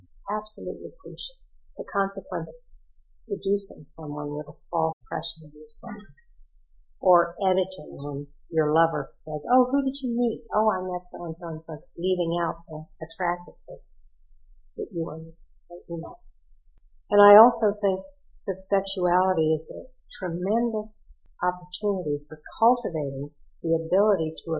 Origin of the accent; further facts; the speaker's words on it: Ohio, United States; He had the same problem I did growing up in Ohio.